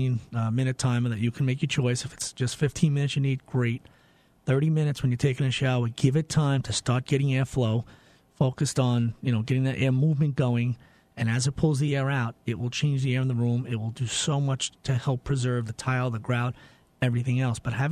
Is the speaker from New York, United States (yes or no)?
yes; Lindenhurst, New York, United States; Lindenhurst was my hometown. Graduated there from Lindenhurst High School.